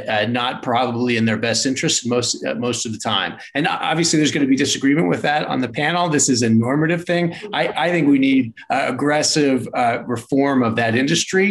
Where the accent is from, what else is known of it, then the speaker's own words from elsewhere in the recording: Utah, United States; the thing that Republicans agreed about, at least in my home state, was that we needed payday loan reform. A super majority of Utahns, of all people, support a traditional interest rate cap.